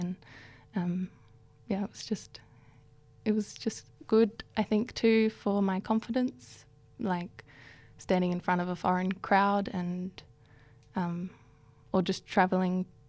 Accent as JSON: {"language": "English", "town": "Adelaide", "region": "South Australia", "country": "Australia", "tie": "born or raised there", "also_born_or_lived": "Darwin / Berlin", "said": "I grew up in Adelaide, and when I came back from Berlin, I went to Darwin"}